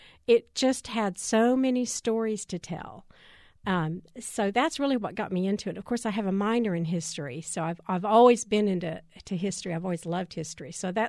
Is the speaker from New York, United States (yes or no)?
no; Arlington, Texas, United States; I grew up in Arlington.